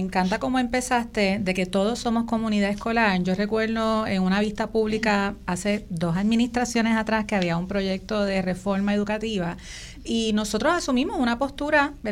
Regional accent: Puerto Rico; porque soy puertorriqueña y vivo en este país.

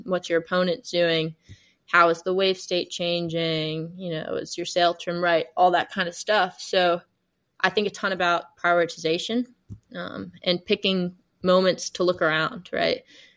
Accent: Gulf Coast, United States; The Viper was kind of my main boat growing up on the Gulf Coast.

